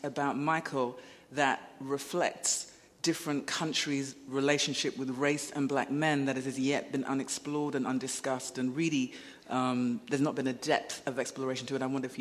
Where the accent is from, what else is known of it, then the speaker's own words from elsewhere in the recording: London, United Kingdom; born there; I was born in London, I'm not American